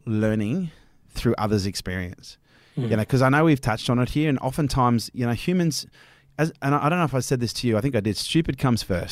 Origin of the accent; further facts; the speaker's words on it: Australia; People say, oh, you're the Australian version of Gary Vee. No, I'm not. I'm the Australian version